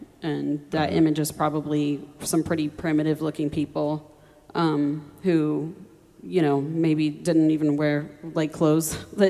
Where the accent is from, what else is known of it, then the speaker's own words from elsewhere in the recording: Oklahoma, United States; Well, yeah, I grew up in Oklahoma. I grew up in a family that was both Citizen Potawatomi